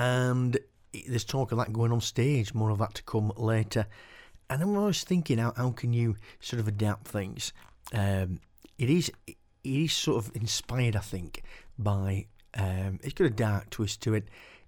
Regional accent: Keighley, Yorkshire and the Humber, United Kingdom; I grew up in Yorkshire. I still live in Yorkshire, West Yorkshire. Grew up in a place called Keighley and now live in Silsden, which is about 3-4 miles away.

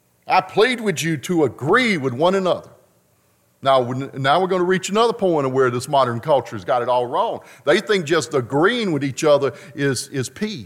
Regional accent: Lewisburg, United States; born there; I was born in Lewisburg while my father pastored the church.

